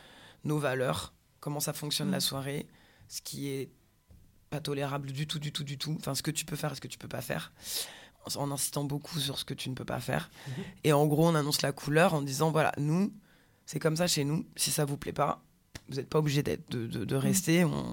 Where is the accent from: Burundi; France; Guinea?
France; Île-de-France; on est nés ici, hein, on est des produits de banlieue hein, quand même, un peu, pure produits de banlieue parisienne